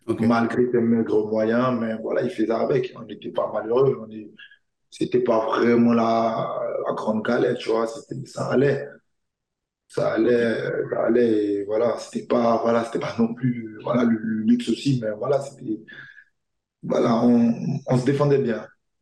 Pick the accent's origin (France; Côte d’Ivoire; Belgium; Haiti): Côte d’Ivoire; Issia, Sassandra-Marahoué; je suis né à Issia, ouais, je suis originaire d'Issia et voilà.